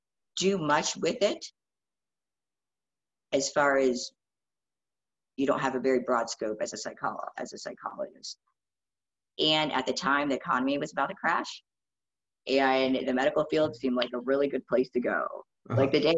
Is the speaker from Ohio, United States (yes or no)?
yes; Ohio, United States; so I'm from Ohio.